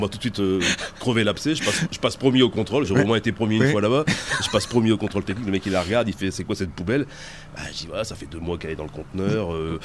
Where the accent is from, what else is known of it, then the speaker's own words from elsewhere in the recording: France; mais je suis français